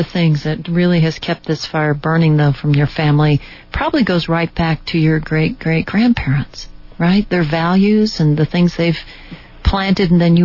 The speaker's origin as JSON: {"language": "English", "region": "Midwest", "country": "United States", "said": "I'm from the Midwest, so I can say that, too."}